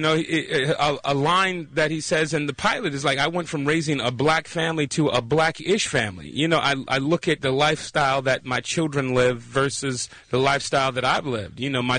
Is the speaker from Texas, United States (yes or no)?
no; Compton, California, United States; the life that I lived as a 12-year-old growing up in Compton.